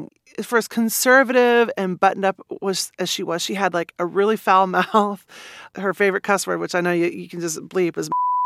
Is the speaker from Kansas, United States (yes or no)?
yes; Manhattan, Kansas, United States; Well, I was born and raised in Manhattan, and I love it.